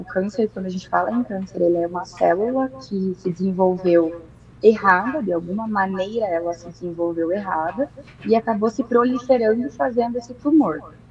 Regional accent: Paraná, Brazil; Sou original daqui do interior do Paraná mesmo.

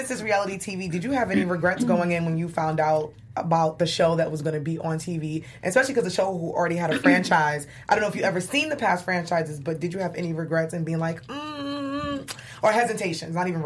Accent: New York, United States; she's from Chicago, I'm from New York

